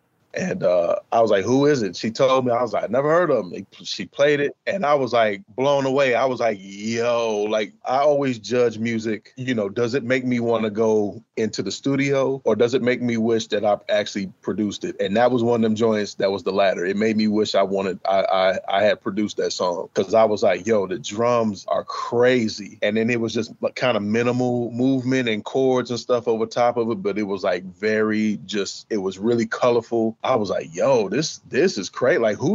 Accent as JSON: {"language": "English", "town": "Detroit", "region": "Michigan", "country": "United States", "said": "So folks know, folks at the crib know that when we are away from Detroit, like, we rep Detroit hard."}